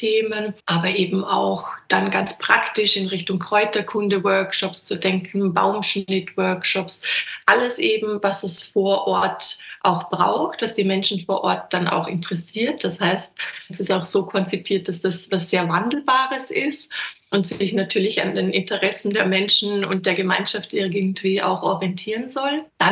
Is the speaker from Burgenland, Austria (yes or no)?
no; Vorarlberg, Austria; Ich bin ja in Vorarlberg groß geworden, genauer gesagt im Rheintal.